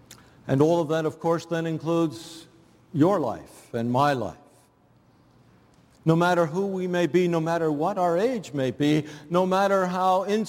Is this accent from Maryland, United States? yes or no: no; New Jersey, United States; When I grew up in New Jersey, the next street behind my house was a dead-end street, and so there was very little traffic on that street.